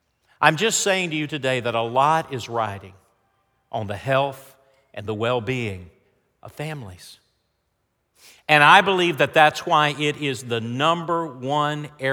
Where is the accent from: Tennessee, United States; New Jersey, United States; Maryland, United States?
Tennessee, United States; how about this as close to home as my home state of Tennessee?